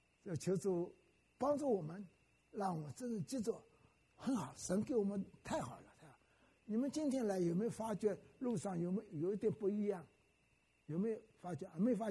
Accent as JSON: {"language": "Chinese", "town": "Wenzhou", "region": "Zhejiang", "country": "China", "said": "我是温州人，所以他们当然请客，请我吃饭"}